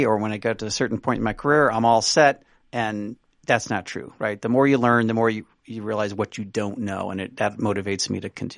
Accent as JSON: {"language": "English", "town": "St. Louis", "region": "Missouri", "country": "United States", "lives_now": "Chicago, United States", "said": "I'm from, as you noted in the opening, I'm from St. Louis. Even though I live in Chicago, I'm still a huge and loyal St. Louis Cardinals baseball fan."}